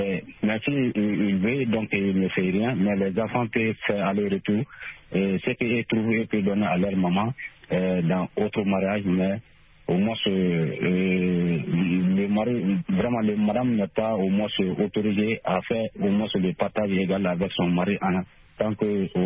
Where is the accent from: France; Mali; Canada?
Mali; Sonikéni; Chez nous, ici, au Mali, surtout dans mon village natal à Sonikéni.